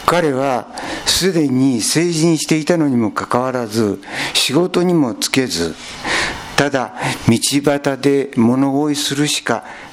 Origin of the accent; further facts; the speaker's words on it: Aichi, Japan; 私は愛知県の田舎で育ったんですけど、子供の頃こうした話を親や周囲の人から聞かされて育ったんですよ。